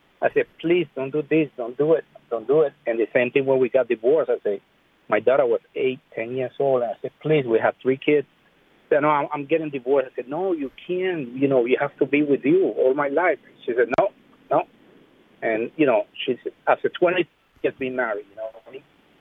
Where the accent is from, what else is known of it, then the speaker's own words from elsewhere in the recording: Costa Rica; now in Boston, United States; And I'm 57 years old. I'm from Boston. original from Costa Rica